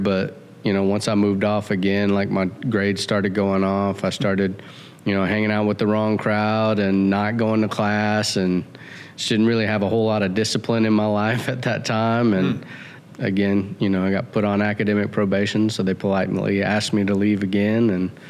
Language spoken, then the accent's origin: English; Alabama, United States; also born or lived in Frankfurt, Germany / El Paso, Texas; You know, I was born in Germany, in Frankfurt, Germany. I don't remember anything about it. We moved back to the States when I was still, I think, a year old. I moved to El Paso, Texas, lived there until I was in first grade, and that's when I moved to Alabama.